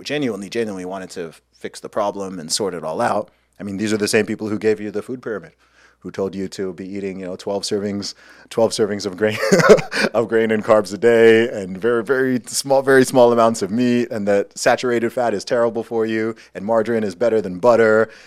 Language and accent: English; England, United Kingdom; I'm not from the USA. I'm from England.